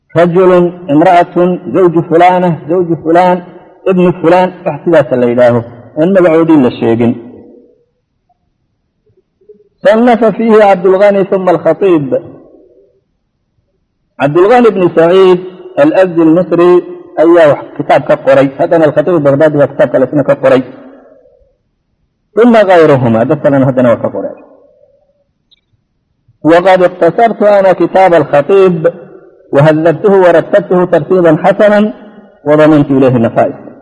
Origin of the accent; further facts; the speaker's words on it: Damascus, Damascus Governorate, Syria; كل ولد دمشقي أنا وأنا دمشقي حماها الله وصانها